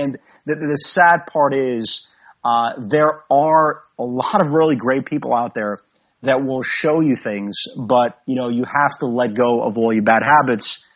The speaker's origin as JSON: {"language": "English", "town": "Brooklyn", "region": "New York", "country": "United States", "tie": "born or raised there", "said": "I grew up in the Brighton Beach section of Brooklyn, and, you know, it is predominantly middle to lower class people."}